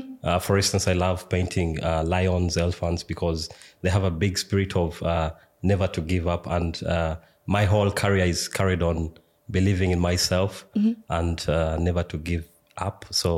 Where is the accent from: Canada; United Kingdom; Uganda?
Uganda; now in Austria; I come from Uganda originally, but I've been living in Austria since 2020.